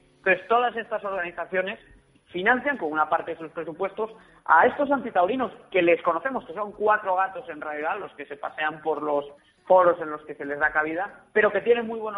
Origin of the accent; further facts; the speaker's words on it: Santiago de Compostela, Galicia, Spain; yo soy de Santiago de Compostela, sí. Entonces esa es la primera plaza, la más cercana que tenía de niño creciendo.